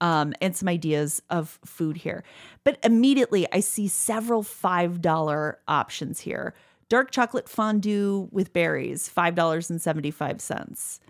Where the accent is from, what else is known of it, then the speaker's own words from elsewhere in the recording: Chicago, Illinois, United States; Yeah, we're from Chicago. We like our snacks.